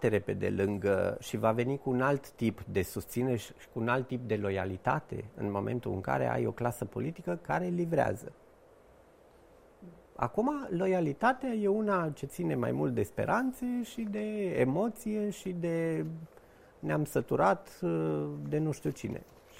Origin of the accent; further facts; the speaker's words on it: Romania; pentru că sunt român, am fost educat în România, am trăit în România, am părinți, toate rudele mele în mare parte sunt în România